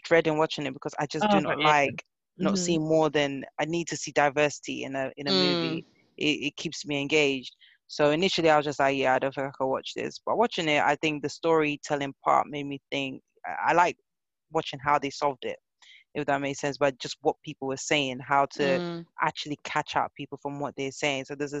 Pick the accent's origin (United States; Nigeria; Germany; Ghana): Nigeria; I can't say it properly, and I'm Nigerian, shame on me.